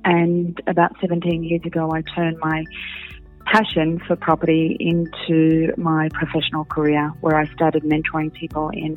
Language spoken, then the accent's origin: English; Melbourne, Victoria, Australia; also born or lived in Asia / London; I was born and bred in Melbourne, Port Melbourne actually, and I've lived in Melbourne all of my life, with the exception of a 5-year stint in Asia, where I lived and worked for 5 years, and a 3-year stint in London and Europe. But Melbourne is definitely home